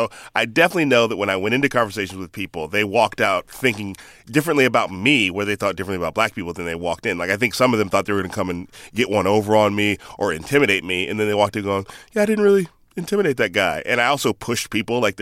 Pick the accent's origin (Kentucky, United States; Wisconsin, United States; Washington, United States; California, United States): California, United States; somebody's gonna be like, where are you from? And I go, the Bay Area.